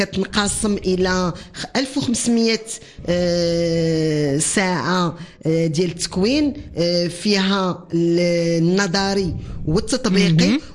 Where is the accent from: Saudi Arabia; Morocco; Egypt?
Morocco; وحنا مغاربة نؤمن ان شوية من الحنة وشوية من رطوبية اليدين